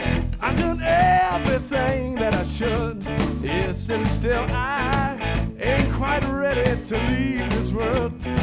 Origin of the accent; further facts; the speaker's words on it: Texas, United States; born there; also born or lived in Los Angeles, United States; I was born in Texas, and so I grew up on … had to do that for a few years and copy everything he did